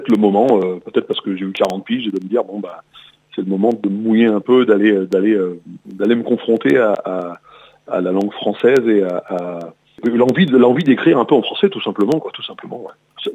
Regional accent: France; la chanson française, c'est ma culture, je suis français, j'ai grandi avec ça.

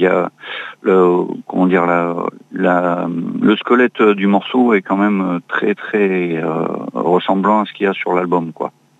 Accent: Bayonne, Nouvelle-Aquitaine, France; Nous, on est de Bayonne

